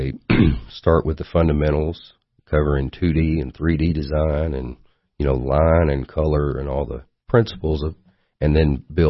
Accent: Lafayette, Tennessee, United States; also born or lived in Salina, Tennessee; I was born in Salina, Tennessee.

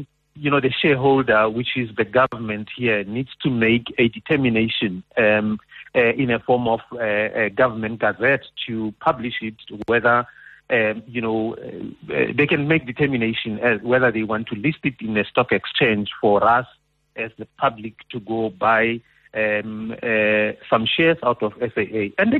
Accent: South Africa; I'm a South African

